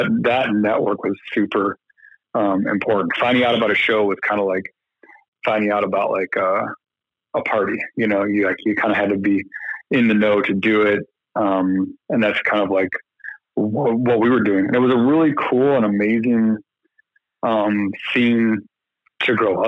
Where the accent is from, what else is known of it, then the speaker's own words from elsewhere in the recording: Arlington Heights, Illinois, United States; I'd say that Joe and I are from the Chicago area. He grew up in Downers Grove. I grew up in Arlington Heights